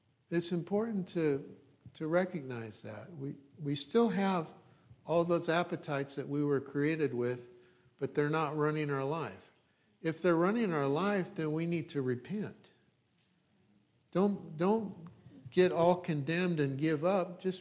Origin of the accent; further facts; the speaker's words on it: Ireland; I'm Irish, so I learned it all the hard way. And I'm half Greek